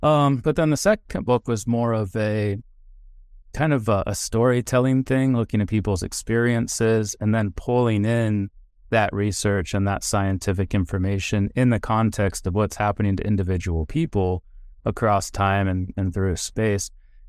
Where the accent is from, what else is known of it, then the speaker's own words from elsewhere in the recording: Ohio, United States; Traveling east is harder, but that's also where I'm from. I was born and raised in Ohio, went to school in Ohio University in Athens in the south, at Ohio State in Columbus, in the middle of the state.